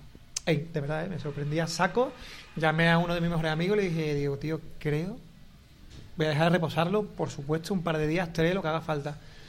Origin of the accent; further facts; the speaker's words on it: Cádiz, Andalusia, Spain; yo que soy de Cádiz